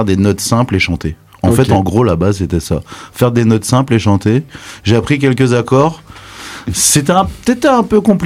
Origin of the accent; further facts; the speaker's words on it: Guadeloupe; born there; Tu sais, comme je dis souvent, je suis né en Guadeloupe, donc ouais.